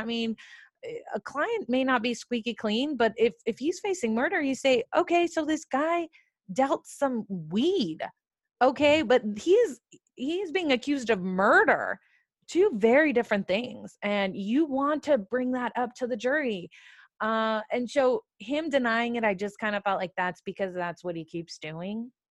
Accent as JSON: {"language": "English", "region": "California", "country": "United States", "said": "maybe it's just because I'm from California, guys"}